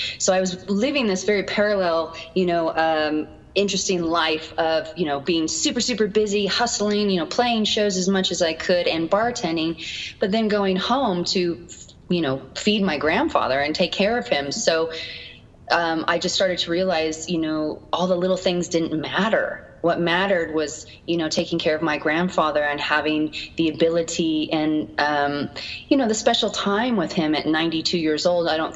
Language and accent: English; Reno, Nevada, United States; now in Los Angeles, United States; So I'm very thankful that I grew up in Reno. There was a lot to do. But it was also the safest place compared to where I live now, which is Los Angeles.